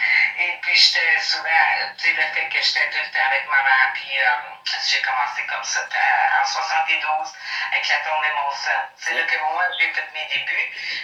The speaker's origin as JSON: {"language": "French", "town": "Orléans", "region": "Ontario", "country": "Canada", "tie": "born or raised there", "said": "Hey, moi, je suis franco-ontarienne. Alors, je suis native d'un petit village d'Orléans, qui est à peu près 7 km de la capitale d'Ottawa."}